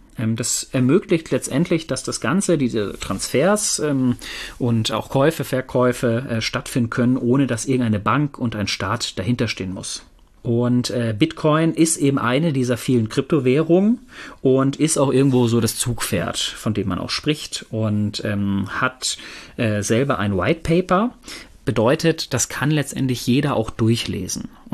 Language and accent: German; North Rhine-Westphalia, Germany; Ich komme ja ursprünglich aus dem Pott